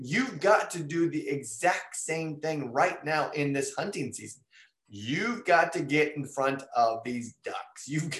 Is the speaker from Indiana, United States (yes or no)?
yes; Indiana, United States; I grew up in Indiana, so I do have some friends that used to go hunting